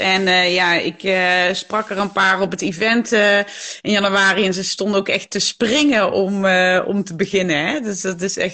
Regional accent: Limburg, Netherlands; accent: Limburgish; Remco en ik praten Limburgs dialect tegen elkaar.

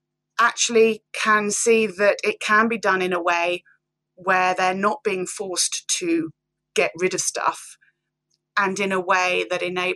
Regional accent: Banbury, South East England, United Kingdom; Hi, Steve. … from Banbury, Oxfordshire, and I've got a great idea for a TV show.

